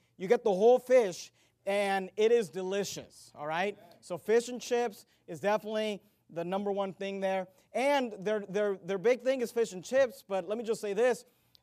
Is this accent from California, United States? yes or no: yes; California, United States; Now, I grew up in California in the Bay Area. I grew up around a bunch of Mexican people and the Mexican culture.